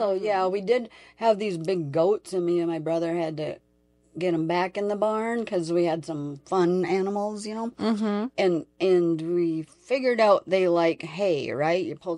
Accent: Cokato, Minnesota, United States; born or raised there

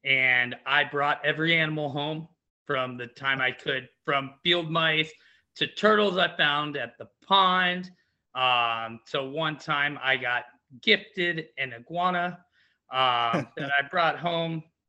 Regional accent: Dallas, Texas, United States; also born or lived in San Diego; I grew up in Dallas, Texas. As soon as I could get out of there, I got in the military. Was in the military for a few years in San Diego. Brought me out to San Diego.

